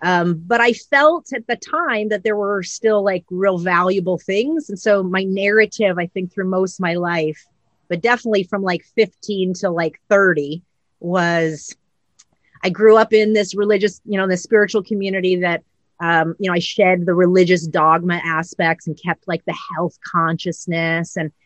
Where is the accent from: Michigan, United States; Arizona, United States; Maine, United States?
Arizona, United States; Phoenix; But I was born and raised in Phoenix.